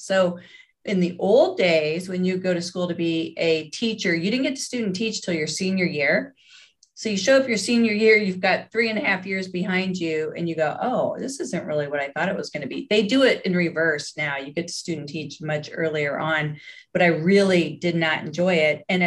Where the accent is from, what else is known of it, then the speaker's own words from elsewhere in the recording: Indianapolis, Indiana, United States; I was born in Indianapolis, and no, I won't go all the way that far back, but I've been a lifelong Hoosier, always lived in Indianapolis.